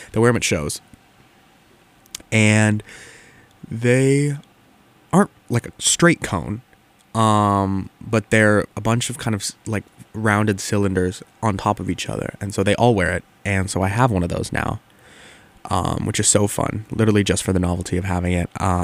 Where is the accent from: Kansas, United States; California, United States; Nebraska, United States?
California, United States; because I'm from California, and so, Southern California, so that's where, like, all the conventions are.